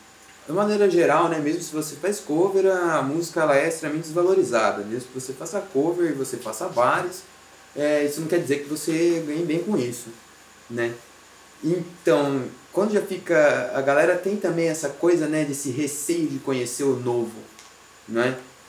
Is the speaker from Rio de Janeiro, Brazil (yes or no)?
no; Itatiba, São Paulo, Brazil; eu sou de Itatiba, perto de Campinas